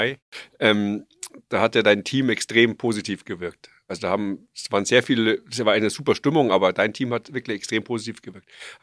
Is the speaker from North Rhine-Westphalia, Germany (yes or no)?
no; Bavaria, Germany; wir sind aus Bayern.